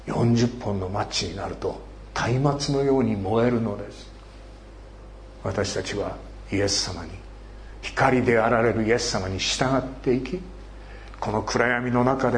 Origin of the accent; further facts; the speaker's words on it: Iwaki, Fukushima, Japan; 私は福島県のいわき市から来ました。原発43キロのところにあります。